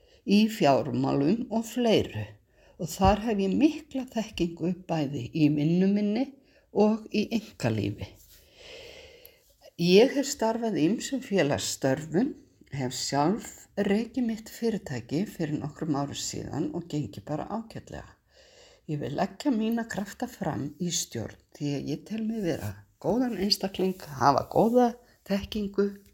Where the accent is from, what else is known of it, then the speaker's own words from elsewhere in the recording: Flateyri, Westfjords, Iceland; er 58 ára gömul, ég á 2 uppkomi börn og 3 ömmustelpur. Ég kem frá Flateyri í Önundarfirði fyrir vestan.